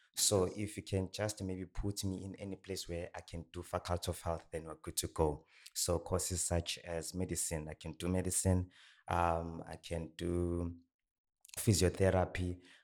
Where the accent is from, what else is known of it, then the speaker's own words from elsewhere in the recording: Orange Farm, Gauteng, South Africa; English is a second language; I'm coming from Orange Farm, which is in Gauteng.